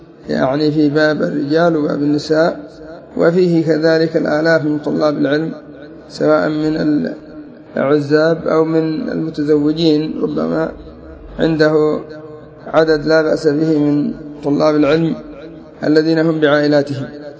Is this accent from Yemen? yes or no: yes; Lahij, Yemen; فهكذا يسر الله عز وجل في مدينتي في بلادي الصبيحة